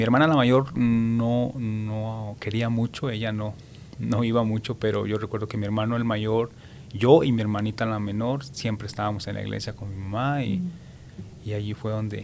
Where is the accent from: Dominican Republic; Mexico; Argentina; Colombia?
Mexico; Delicias, Chihuahua; Soy originario de México, el estado de Chihuahua.